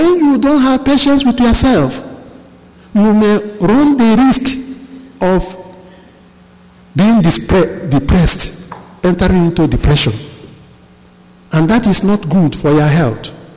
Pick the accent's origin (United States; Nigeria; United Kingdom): Nigeria; is coming out of Nigeria." Which means, " … I come from Nigeria."